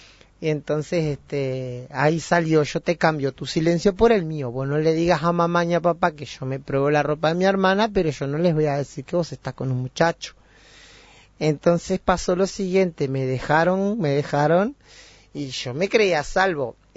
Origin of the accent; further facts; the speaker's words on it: Sarandí Grande, Florida, Uruguay; also born or lived in Montevideo; Nací en Montevideo y me crié en Sarandí Grande, Florida, que es donde hice parte de la escuela, hice el ciclo básico del liceo, donde prácticamente me crié ahí.